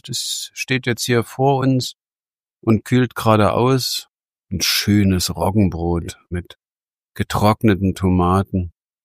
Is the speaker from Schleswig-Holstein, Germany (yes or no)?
no; Berlin, Germany; Wir sind Berliner. Die sind die klassischen Berliner, ne?